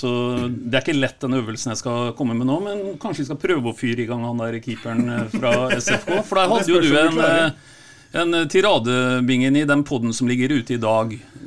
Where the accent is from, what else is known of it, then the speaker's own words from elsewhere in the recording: Sarpsborg, Østfold, Norway; vi kommer i prat rett og slett bare på grunn av at han aner at jeg er sarping